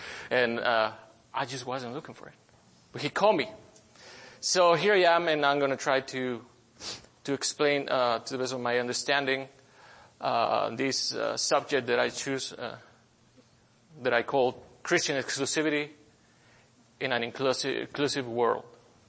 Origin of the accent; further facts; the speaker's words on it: Mexico; now in United States; I'm not a national. I'm from Mexico.